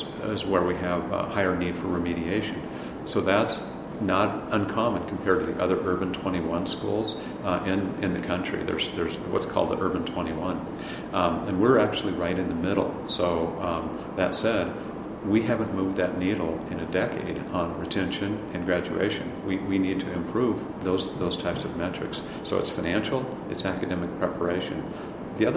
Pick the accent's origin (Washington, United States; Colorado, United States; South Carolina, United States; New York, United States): Washington, United States; now in Milwaukee, United States; because we're from the West Coast. I grew up right outside of Seattle.